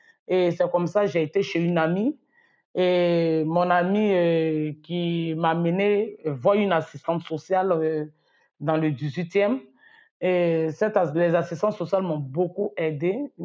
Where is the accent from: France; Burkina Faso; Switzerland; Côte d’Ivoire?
Côte d’Ivoire; Abidjan; Mais c'est mes origines, c'est là-bas que je suis née. Je suis né à Abidjan dans un quartier qu'on appelle Abobo. J'ai été élevé par mon père et ma mère.